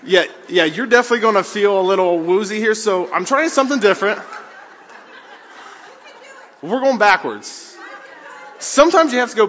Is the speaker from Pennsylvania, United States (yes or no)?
no; Ohio, United States; So I'm from Southern Ohio, and when I went to gym, class